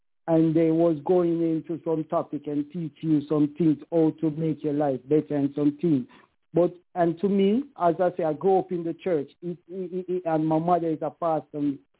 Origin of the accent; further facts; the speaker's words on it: Jamaica; My friends always tell me, because I'm from Jamaica, they always say